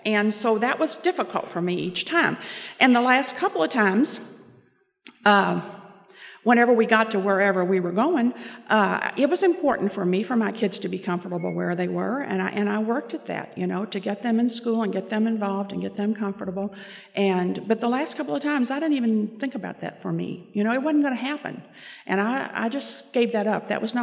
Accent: Louisville, Kentucky, United States; now in Evansville, United States; I grew up in and around Louisville, Kentucky, and that's where most of my family still is. We moved to Evansville the first time, and actually we moved to get away from my mother.

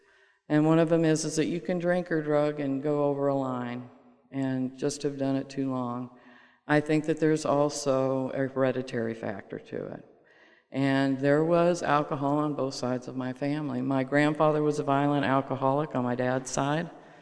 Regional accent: Bellevue, Washington, United States; I am the third of four children. I was raised in Bellevue, Washington. It's right outside of Seattle. When I lived there, it was a little suburb.

